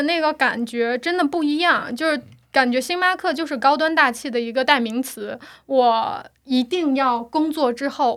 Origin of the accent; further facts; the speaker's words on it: Xi'an, Shaanxi, China; 我从小西安长大，西安有一片就钟楼旁边的位置，那是最金贵的位置